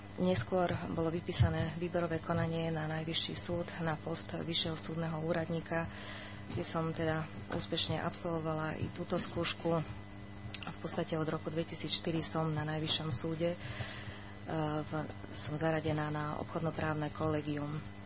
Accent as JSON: {"language": "Slovak", "town": "Štúrovo", "region": "Nitra Region", "country": "Slovakia", "lives_now": "Bratislava, Slovakia", "said": "pochádzam zo Štúrova, 17 rokov, ale už bývam v Bratislave v Ružinove."}